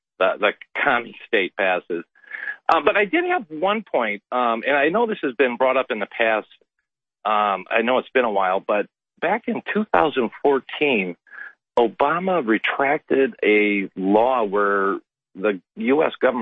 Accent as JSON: {"language": "English", "region": "California", "country": "United States", "moved": "as an adult", "said": "I'm a refugee from California. I escaped a couple years ago and moved to northern Utah."}